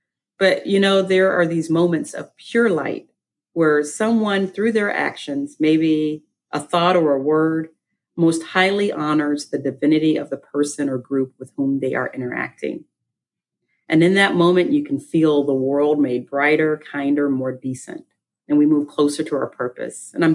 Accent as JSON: {"language": "English", "town": "St. Petersburg", "region": "Florida", "country": "United States", "tie": "born or raised there", "said": "I was born and raised in St. Pete. I've lived and gone to school in a few other places, but without question, St. Pete is home."}